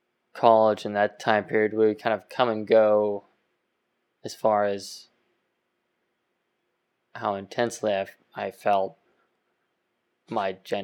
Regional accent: Pittsburgh, Pennsylvania, United States; And so when I was growing up in Pittsburgh is a predominantly Catholic portion of the country.

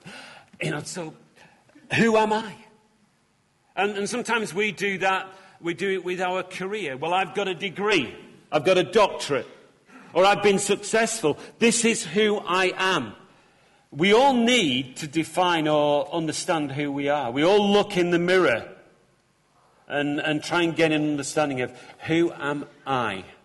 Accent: North West England, United Kingdom; accent: Lancashire; I mean, I know I'm from Lancashire because I've got this thick accent that I can't get rid of. But I don't go around saying I'm a Lancastrian of Lancastrians.

